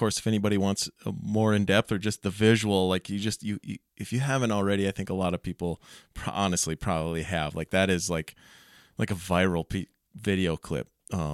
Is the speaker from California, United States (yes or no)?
no; Minnesota, United States; Just my experience growing up in Minnesota and everything